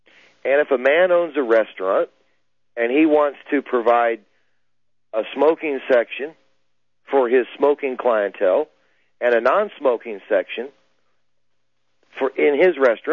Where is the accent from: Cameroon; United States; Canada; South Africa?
United States; you know, as an American, I believe in free enterprise.